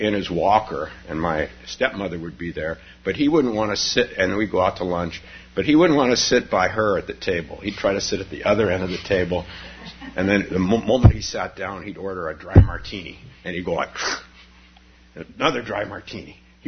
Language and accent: English; Palo Alto, California, United States; Oh, I can remember. I grew up in Palo Alto